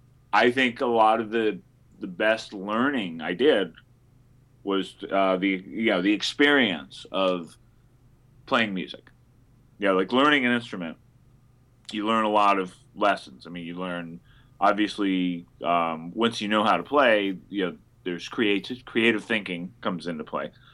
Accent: Berkeley, California, United States; because I was raised in Berkeley, California. The dream would be to do my undergrad at Berkeley, go to law school at Berkeley, you know.

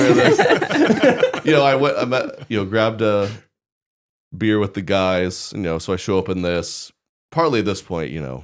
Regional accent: the South, United States; I don't know hockey. I'm from the South.

